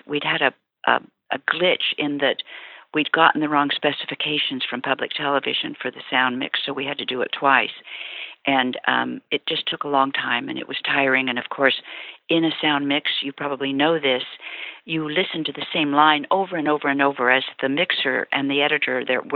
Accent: Kansas, United States; I'm from Kansas, so the Oz books meant a lot to me as a child.

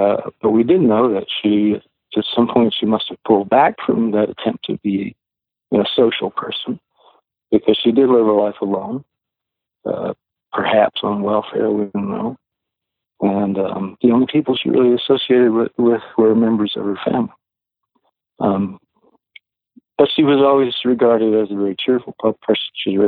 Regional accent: Meridian, Mississippi, United States; Mercury is sort of based on my hometown, Meridian, Mississippi. And I have, and always will, I think, have vivid memories of growing up in Meridian and the landscape and the feel of it and the smell and things there.

